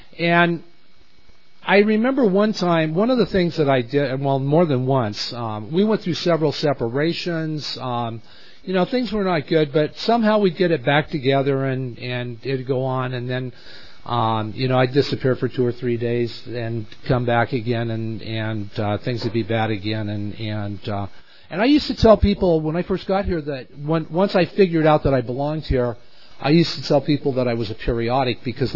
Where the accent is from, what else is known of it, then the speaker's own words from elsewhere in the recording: Visalia, California, United States; I can tell you that I grew up in Tulare County. Now, this is going to be a first for me. I grew up in Visalia. I left Visalia.